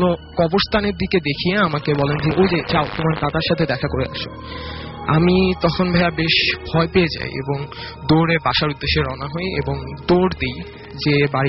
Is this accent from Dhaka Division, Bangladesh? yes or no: yes; Dhaka, Dhaka Division, Bangladesh; আমি বাংলামোটর থেকে এসেছি।